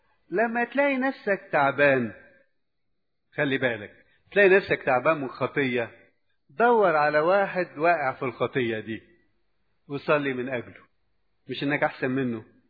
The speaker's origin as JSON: {"language": "Arabic", "country": "Egypt", "said": "زي ما تعودنا كمصريين أو كشرقيين"}